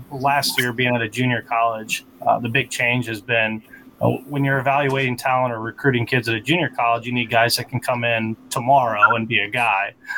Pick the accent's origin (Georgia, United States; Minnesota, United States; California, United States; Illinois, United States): Illinois, United States; But then I'm from Central Illinois, and I'm pretty confident that Central Illinois has a really good baseball.